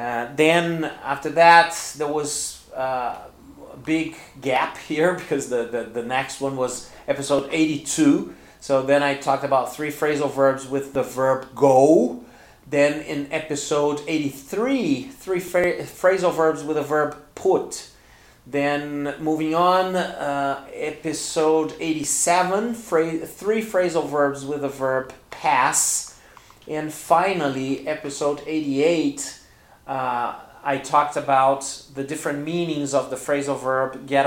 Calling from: Porto Alegre, Rio Grande do Sul, Brazil; English is a second language

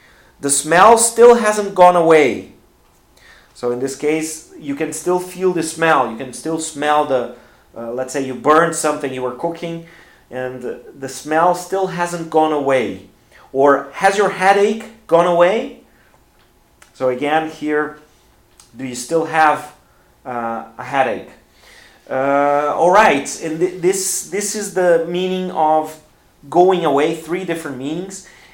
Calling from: Porto Alegre, Rio Grande do Sul, Brazil; English is a second language

